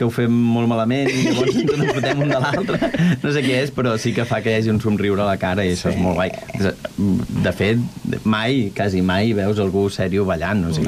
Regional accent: Sant Cugat del Vallès, Catalonia, Spain; ostres, tots som de Sant Cugat

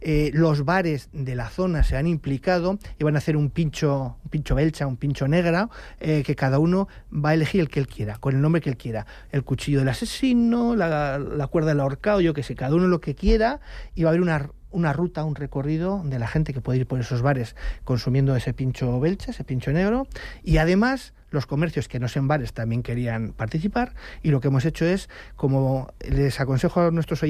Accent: Basque Country, Spain; Pues somos vascos, ¿no?

